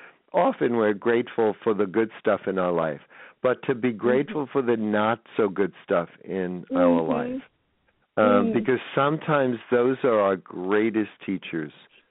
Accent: New York, United States; I grew up in New York, so I used to see Broadway shows all the time, so I make up my own lyrics to Broadway music

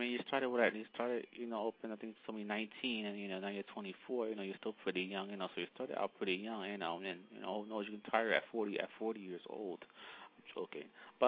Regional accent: New Jersey, United States; Well, I'm born and raised in Jersey

